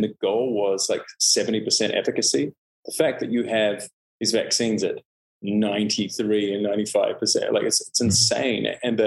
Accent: New Zealand; also born or lived in Canada; I moved from Canada to New Zealand when I was almost five. And I just always felt, you know, like a foreigner, even though, you know, I essentially grew up in New Zealand

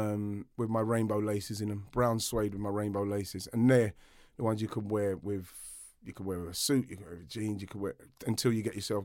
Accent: Brockley, London, United Kingdom; We grew up together. We grew up in Broccoli, Southeast London.

